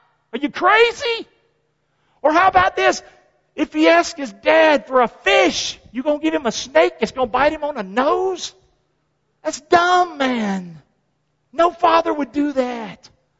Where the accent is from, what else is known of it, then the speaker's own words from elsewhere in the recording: Rockingham, North Carolina, United States; the hellhole I grew up in Rockingham, North Carolina